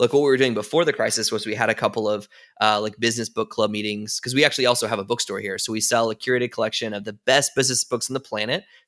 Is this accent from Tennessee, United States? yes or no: yes; Tennessee, United States; I mean, I grew up in Tennessee, from Tennessee.